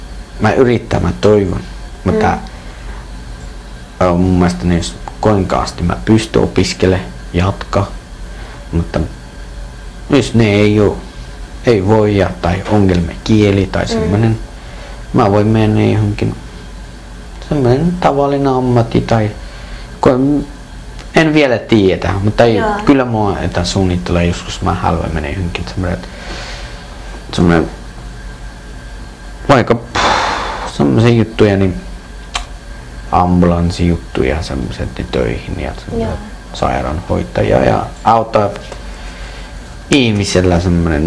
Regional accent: Kabul, Afghanistan; Finnish is a second language; now in Finland; Mä oon Afganistanista. Mhm. Joo. Syntyi Kabulissa.

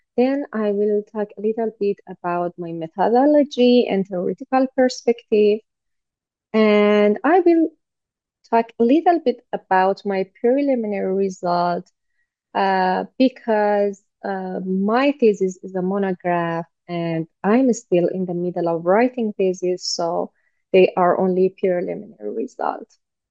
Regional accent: Iran; English is a second language; I'm originally from Iran and I'm a doctoral researcher in University of UBaskila

